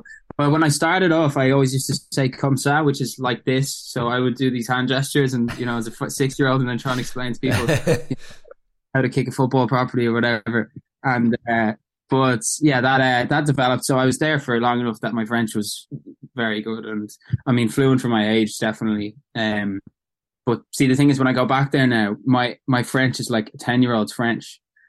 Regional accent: Dublin, Leinster, Ireland; Obviously, I felt Irish and I felt like I was from Dublin, but I didn't feel like I was ever someone that would stay put.

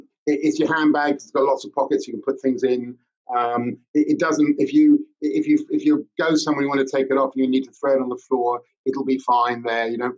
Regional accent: Fulham, London, United Kingdom; when I was living in London, I was born and brought up in Fulham.

